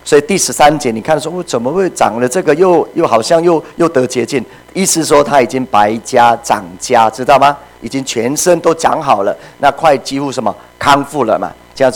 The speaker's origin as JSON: {"language": "Chinese", "town": "Puli", "region": "Nantou County", "country": "Taiwan", "tie": "born or raised there", "said": "像我以前在小时候住在埔里有个地方叫吕夷潭呢"}